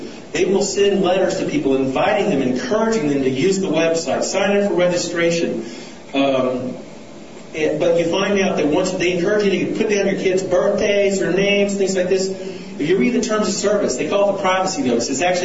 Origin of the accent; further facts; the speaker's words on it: Austin, Texas, United States; if any of you keep up with the Dallas paper, I'm from Austin